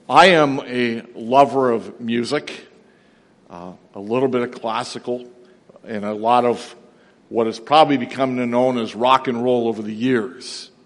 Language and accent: English; Toronto, Ontario, Canada; I grew up in Toronto. I was born in 1957.